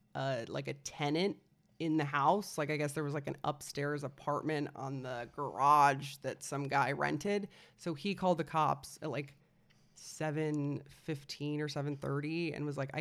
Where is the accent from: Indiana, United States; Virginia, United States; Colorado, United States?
Colorado, United States; It's neighboring to the town I grew up in. And that is Bailey, Colorado.